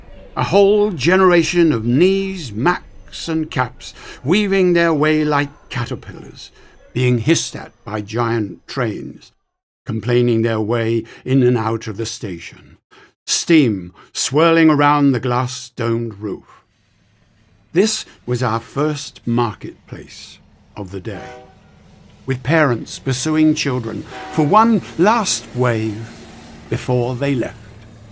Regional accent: London, United Kingdom; born there; I was born in London into what's called the working class.

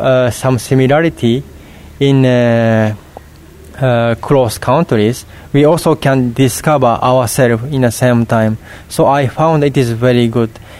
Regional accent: Kyoto, Japan; English is a second language; particularly my hometown in Kyoto. Kyoto is a cultural city, so those traditional cultures are still conducted in present days.

